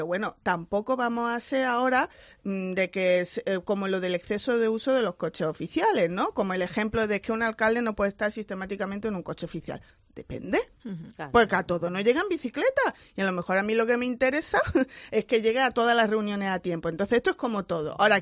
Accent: Torremolinos, Andalusia, Spain; Ya sabéis que yo soy de Torremolinos

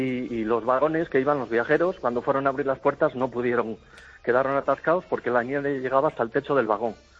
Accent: León, Castile and León, Spain; yo soy de León, tengo 55 años.

